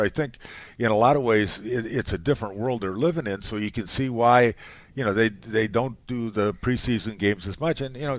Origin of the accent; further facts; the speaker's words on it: Illinois, United States; Well, I grew up outside of Chicago, so Chicago's tough to beat in my book.